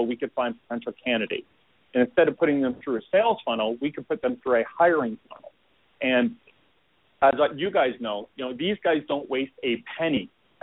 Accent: Canada; accent: Canadian; you'll notice an accent because I'm Canadian.

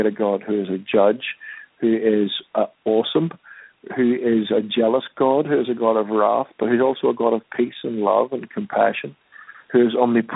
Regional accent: Ireland; I'm Irish, so I enjoy the freshness of the interaction, and I'm delighted people have an interest in what we're doing.

